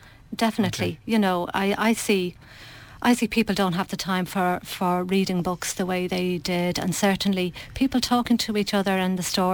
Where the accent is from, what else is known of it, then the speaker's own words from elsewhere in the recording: Finglas, Leinster, Ireland; So we were raised in Finglas